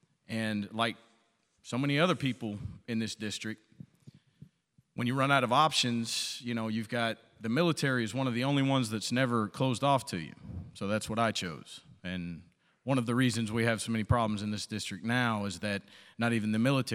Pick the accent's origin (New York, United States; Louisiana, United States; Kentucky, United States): Louisiana, United States; Alexandria; also born or lived in Vicksburg; Well, I was born in Vicksburg, across the river in Mississippi, but I was raised in Alexandria and Pineville area. I can't pick one specific address. We moved around a lot.